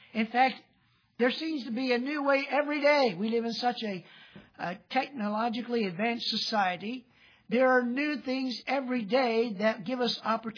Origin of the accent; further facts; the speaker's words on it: Delaware, United States; I grew up in Delaware, where sometimes you just about got knocked out of bed by a good clap of thunder.